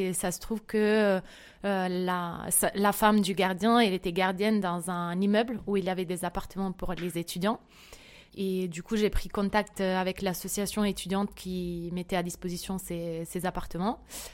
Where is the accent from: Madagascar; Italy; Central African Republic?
Italy; French is a second language; moved away as an adult; now in Paris, France; j'ai 28 ans, je suis italienne et j'habite à Paris depuis 7 ans et demi.